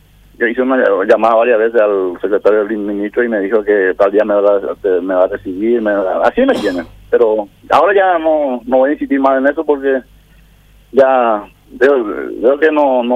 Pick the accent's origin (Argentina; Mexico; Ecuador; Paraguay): Paraguay; como paraguayo